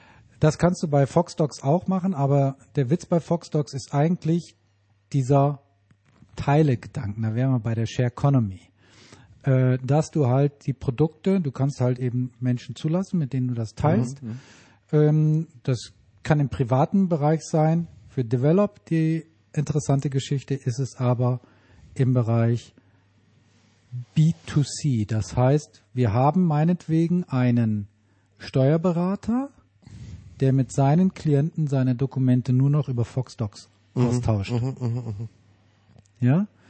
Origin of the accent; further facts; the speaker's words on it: North Rhine-Westphalia, Germany; aus meiner alten Heimat, aus dem westlichen Münsterland.